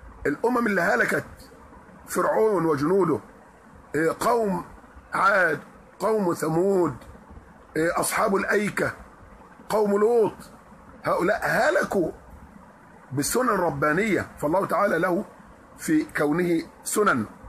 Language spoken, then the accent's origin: Arabic; Egypt; إحنا عندنا في مصر